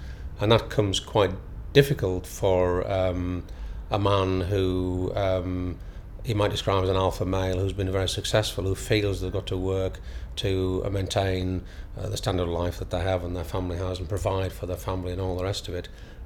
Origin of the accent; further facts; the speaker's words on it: North West England, United Kingdom; my family, I come from Cumberland, or Cumbria as it's now called, and my family are farmers from the Northern Lake District.